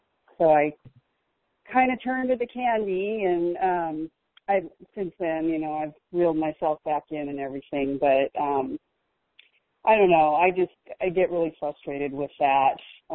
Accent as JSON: {"language": "English", "town": "Kennewick", "region": "Washington", "country": "United States", "said": "I'm from Kennewick, Washington."}